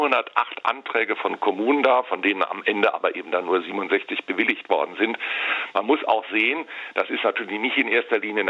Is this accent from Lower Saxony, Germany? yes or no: no; Bonn, North Rhine-Westphalia, Germany; wenn ich meine Heimatstadt Bonn anschaue